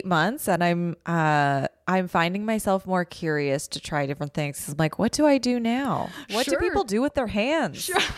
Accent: Calgary, Alberta, Canada; also born or lived in Toronto; Most recently Toronto, but I grew up in Calgary.

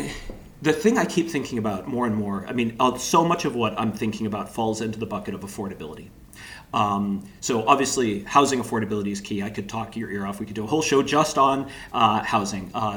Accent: Vancouver, British Columbia, Canada; I was born and raised in Vancouver, lived elsewhere during my 20s

